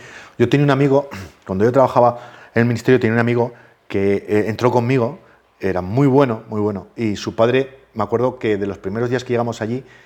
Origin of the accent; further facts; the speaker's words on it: Asturias, Spain; Yo soy asturiano, igual que tú